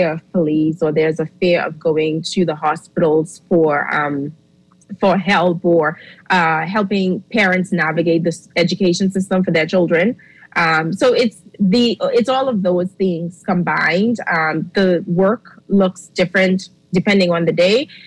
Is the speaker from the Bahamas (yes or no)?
yes; Bahamas; also born or lived in Haiti; now in Canada; I like to refer to myself as a Bahamian, even though I don't have the papers to show it. But I was raised in the Bahamas, born in Haiti, and I now live in Canada.